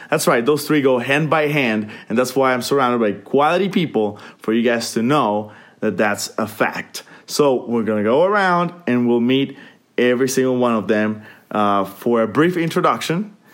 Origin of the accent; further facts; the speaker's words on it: Honduras; Hey guys, this is our good friend … I'm from Honduras